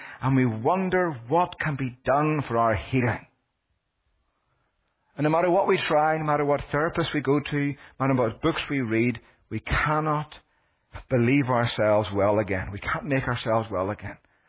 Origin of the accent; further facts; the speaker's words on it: Northern Ireland, United Kingdom; I grew up in Northern Ireland.